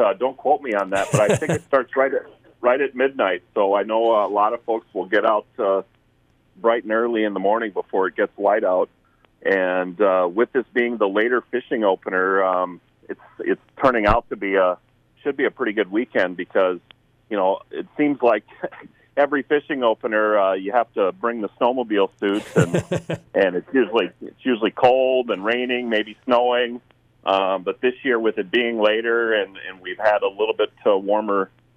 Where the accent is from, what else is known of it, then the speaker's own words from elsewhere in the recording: Riceville, Iowa, United States; There was a little lake in my hometown in Riceville, Iowa, and we used to fish for catfish and things like that when I was little